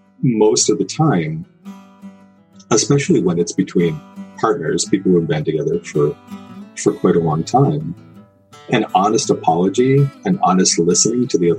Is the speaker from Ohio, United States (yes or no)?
yes; Ohio, United States; I grew up in Northern Ohio. It was icy.